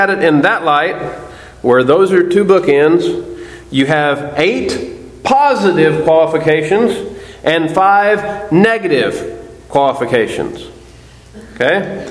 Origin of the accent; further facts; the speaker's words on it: Missouri, United States; Coming from Missouri, I grew up in Missouri.